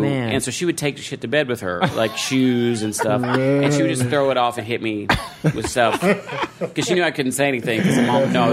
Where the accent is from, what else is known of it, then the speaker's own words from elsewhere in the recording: Kentucky, United States; also born or lived in Florida; I grew up in Kentucky, but I was born in Florida, so my early years were in Florida.